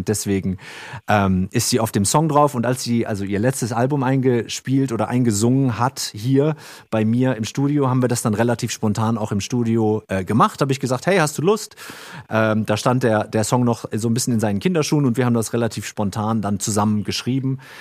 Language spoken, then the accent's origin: German; Northern Germany, Germany; die man manchmal bei uns hier in Norddeutschland im Sumpf gefunden hat